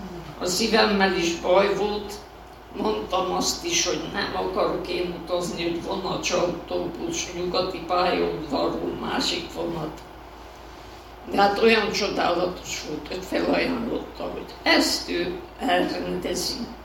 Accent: Transylvania, Romania; now in Oradea, Romania; Nem könnyű elszakadni annyi sok évtized után a gyönyörű erdélyi szülőfalunktól, eladni a házamat, bekerülni Nagyváradon egy otthonba.

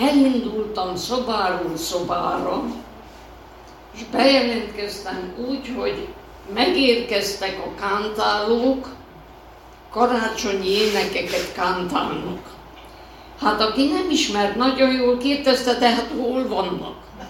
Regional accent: Transylvania, Romania; now in Oradea, Romania; Nem könnyű elszakadni annyi sok évtized után a gyönyörű erdélyi szülőfalunktól, eladni a házamat, bekerülni Nagyváradon egy otthonba.

